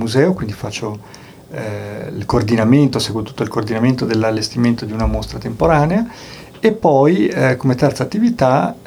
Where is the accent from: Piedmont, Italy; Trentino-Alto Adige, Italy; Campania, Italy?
Trentino-Alto Adige, Italy; Bolzano; sono nato a Bolzano, sono di Bolzano.